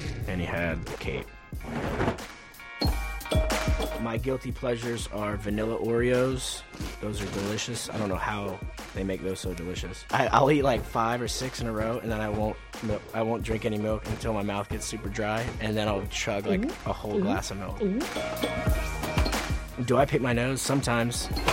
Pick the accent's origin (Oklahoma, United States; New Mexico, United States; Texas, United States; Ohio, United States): Texas, United States; Houston; I'm from Houston, not like West Texas.